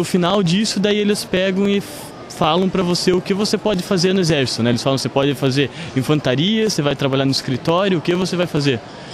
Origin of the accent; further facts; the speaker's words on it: Brazil; Eu sou meio misturado, né? A mãe é suíça, a avó é alemã, mas eu nasci no Brasil. Então, eu cresci no Brasil